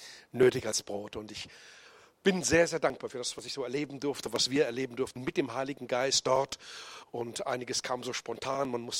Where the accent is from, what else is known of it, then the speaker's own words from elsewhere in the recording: Bensheim, Hesse, Germany; ich komme also hier aus der Gegend eigentlich. Ich bin Bensheim Schwanheim aufgewachsen, ging in der Geschwister-Scholl-Schule zur Schule und bin dann auch hier zum Glauben gekommen. Ich komme also aus nicht kirchlichem, christlichen Familienumfeld.